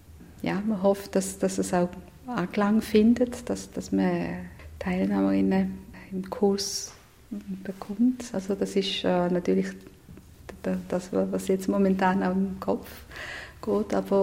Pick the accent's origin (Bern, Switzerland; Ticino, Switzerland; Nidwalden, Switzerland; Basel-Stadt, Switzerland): Basel-Stadt, Switzerland; Basel; also born or lived in Southern Italy; In meinem Leben bin ich mit 4 verschiedenen Kulturen konfrontiert worden. Also ich bin in Süditalien geboren, in Basel aufgewachsen.